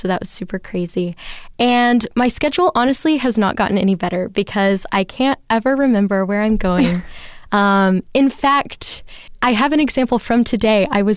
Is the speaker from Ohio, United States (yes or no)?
yes; Fairfield, Ohio, United States; I'm from Fairfield, Ohio.